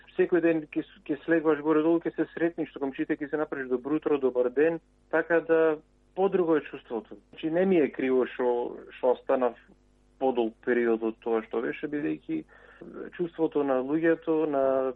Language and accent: Macedonian; Bitola, Pelagonia, North Macedonia; born there; бидејќи сум роден јас таму во Битола